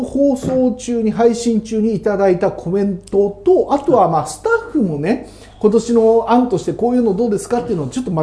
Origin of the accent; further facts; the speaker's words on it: Kagoshima, Japan; そうそうそう、鹿児島、岸島に、